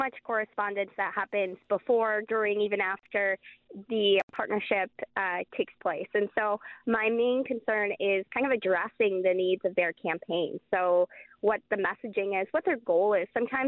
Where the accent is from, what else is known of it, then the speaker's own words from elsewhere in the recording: Wisconsin, United States; So it stemmed from me growing up in Wisconsin my entire life and not seeing Wisconsin and the Midwest in general being represented in destination marketing as much as some other parts of the country.